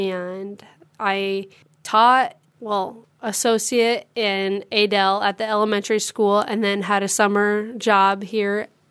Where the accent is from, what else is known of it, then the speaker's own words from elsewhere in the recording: Harlan, Iowa, United States; Was born and raised in Harlan.